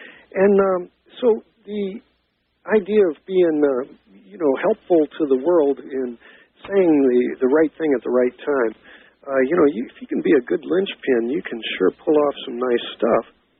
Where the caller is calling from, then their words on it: San Francisco, California, United States; Down here, I didn't let you know, I'm calling from San Francisco.